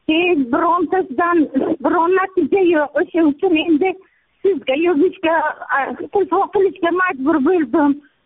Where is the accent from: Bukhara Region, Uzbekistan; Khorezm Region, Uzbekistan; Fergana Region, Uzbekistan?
Bukhara Region, Uzbekistan; Men Buxorodanman. Buxoroning Jondor tumanidan varaqshoq kolxozidan, varaqshoq kolxozidan bo'laman.